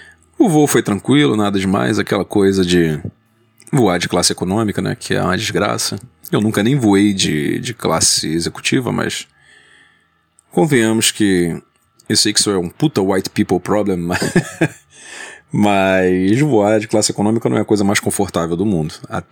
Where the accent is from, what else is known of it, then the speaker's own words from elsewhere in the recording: Brazil; now in Portugal; No caso eu sou brasileiro, né, mas tenho documento português também e vivo lá.